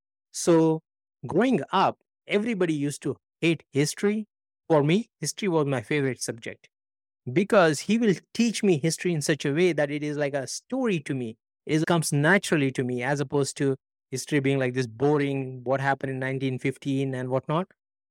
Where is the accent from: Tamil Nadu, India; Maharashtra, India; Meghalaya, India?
Maharashtra, India; Aurangabad; born there; I was born in Aurangabad, India. It's a town in Maharashtra, not to be confused, a town in Bihar. And I actually grew up not in Aurangabad so much early in my life.